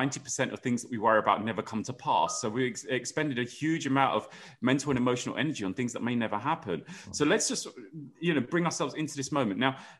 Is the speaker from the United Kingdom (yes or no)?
yes; United Kingdom; because most people, we're British, will say, I'm great, I can't complain, I'm fine, thank you.